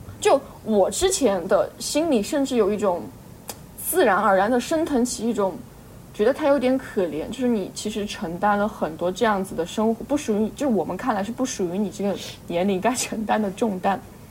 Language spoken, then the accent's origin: Chinese; China; 我们中国人